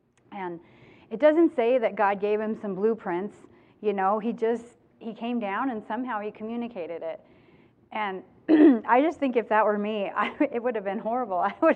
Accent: California, United States; I'm a Californian at heart, and I don't know that that's ever going to change.

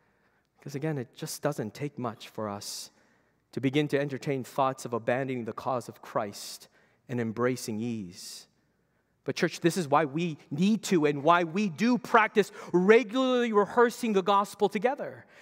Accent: Canada; I grew up born and raised in Canada, so our Memorial Day is called Remembrance Day.

